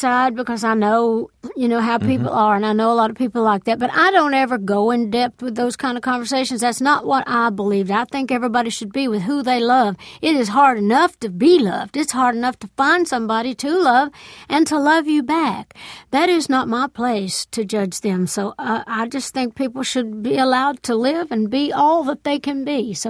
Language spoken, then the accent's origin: English; the South, United States; I grew up in the South and in a, you know, fundamental church and all that stuff.